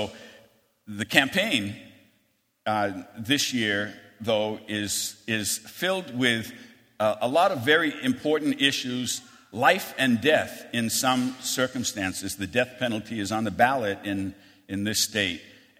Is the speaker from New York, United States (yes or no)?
no; Maine, United States; in the election of 1884, when from my home state, James G. Blaine was the Republican nominee for the presidency. He was also called the Continental Liar from the state of Maine